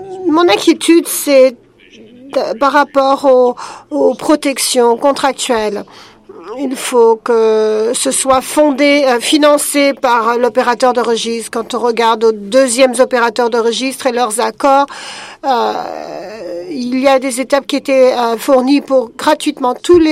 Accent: Belgium; je viens de Belgique, je suis belge pour un magazine en IT en Belgique.

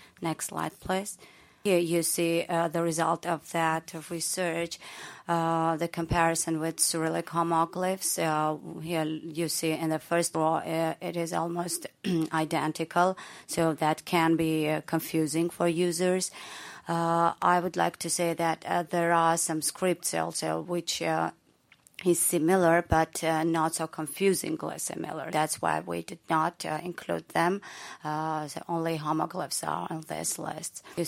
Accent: Armenia; I'm from Isoka, Armenia, and a member of Armenian Generation Panel

